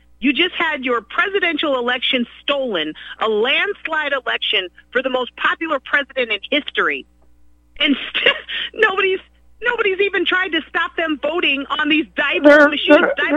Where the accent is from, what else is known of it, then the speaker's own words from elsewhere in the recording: Beechwood, Ohio, United States; but I was raised in Beechwood, Ohio.